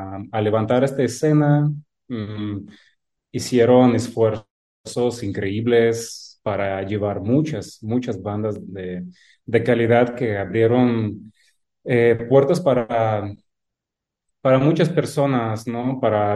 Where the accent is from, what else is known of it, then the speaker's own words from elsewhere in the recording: Belarus; born there; Spanish is a second language; Como pueden ver, no soy mexicano. tampoco soy ruso. Yo nací en Bielorrusia.